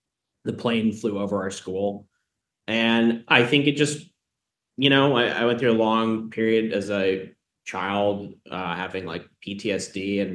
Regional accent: New York City, New York, United States; I, you know, as a young person, I grew up in New York City, and basically my elementary school was right next to the World Trade Center.

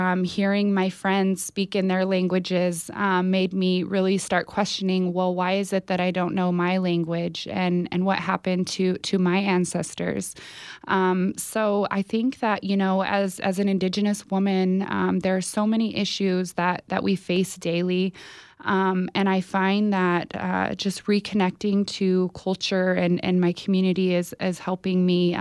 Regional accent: Covelo, California, United States; I was born and raised on the Round Valley Indian Reservation in Covelo, California, which is about 3 hours south of here.

